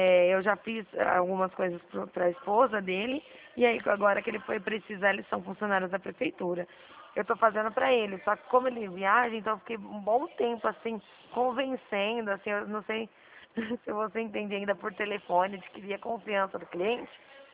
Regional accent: Dracena, São Paulo, Brazil; Eu sou daqui de Dracena.

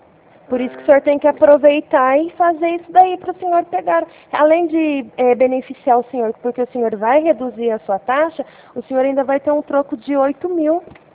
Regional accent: Ribeirão Preto, São Paulo, Brazil; Sou de Ribeirão Preto.

